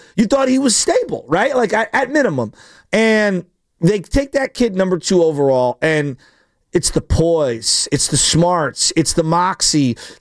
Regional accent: Washington, District of Columbia, United States; You and I grew up in the Washington area

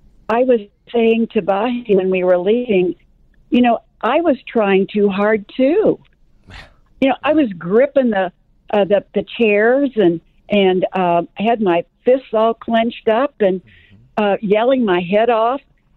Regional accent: St. Louis, Missouri, United States; I was raised in St. Louis, and my grandmother was a domestic there in the 1920s.

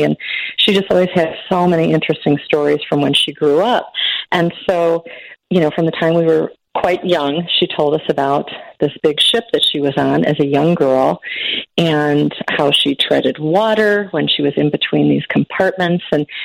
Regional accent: Arlington Heights, Illinois, United States; Ted grew up in Elgin. I grew up in Arlington Heights.

